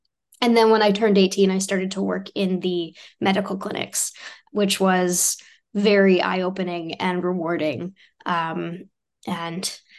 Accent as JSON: {"language": "English", "region": "Connecticut", "country": "United States", "tie": "born or raised there", "said": "So I grew up in Connecticut, which is a pretty liberal state in the United States, but it has some kind of colonial Puritan roots."}